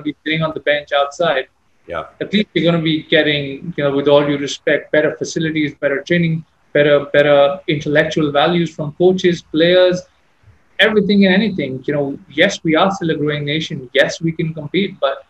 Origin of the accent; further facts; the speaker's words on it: India; I love going outside and making sure people know I am Indian.